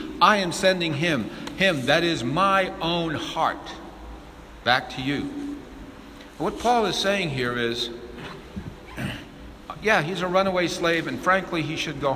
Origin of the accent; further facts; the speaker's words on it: France; also born or lived in United States; And being French, also as an American, I can't say that the French didn't do it either